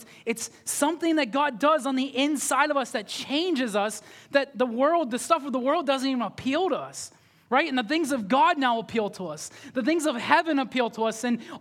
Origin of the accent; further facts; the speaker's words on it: United States; I thought I knew for 25 years because I grew up in America and I'd been to church before.